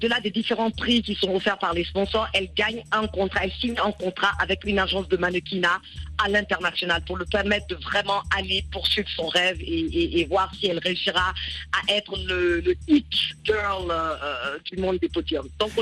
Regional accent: United States; Comme tu as dit, j'ai grandi aux États-Unis, donc j'ai grandi avec la télévision américaine

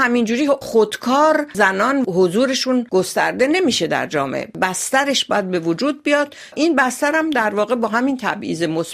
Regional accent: Tehran, Tehran Province, Iran; born there; من در تهران به دنیا آمدم، در یک خانواده از نظر مالی متوسط،

